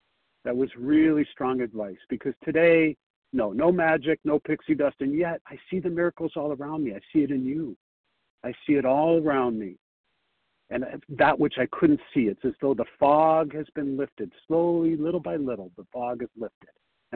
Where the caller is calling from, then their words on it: Chicago, Illinois, United States; and I'm calling from Chicago